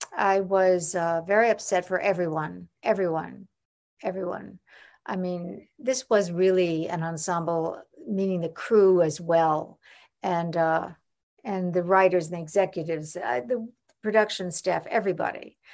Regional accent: Long Island, New York, United States; Also, I grew up in New York. I mean, on Long Island, but in New York.

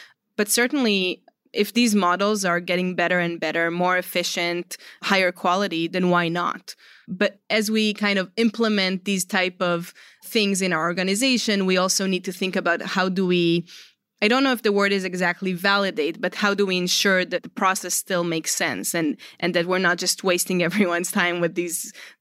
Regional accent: Israel; I'm originally, as my last name might indicate, I'm originally from Israel.

